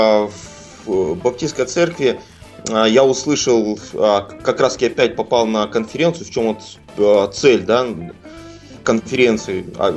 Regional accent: Kazakhstan; born there; Родился я в Казахстане во времена Советского Союза. Тогда еще жил в немецком поселении, но всю жизнь считал себя русским

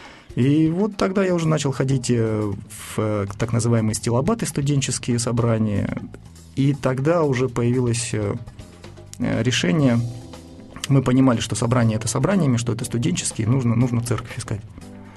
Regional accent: Krasnyi Luch, Luhansk Oblast, Ukraine; moved away as an adult; now in Moscow, Russia; Да, есть такой маленький город Красный Луч, шахтерский городок, 11 шахт, 3 завода, 2 фабрики.

